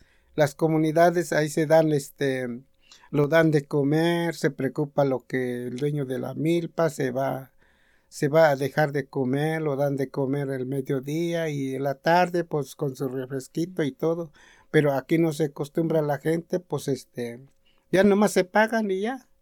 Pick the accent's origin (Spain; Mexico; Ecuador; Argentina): Mexico; Ayutla; born there; nací en Ayutla, pero ahora estoy aquí en Guayas y así